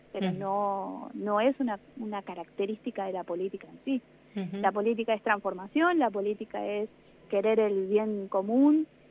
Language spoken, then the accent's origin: Spanish; Macachín, La Pampa, Argentina; Soy de Macachín, sí.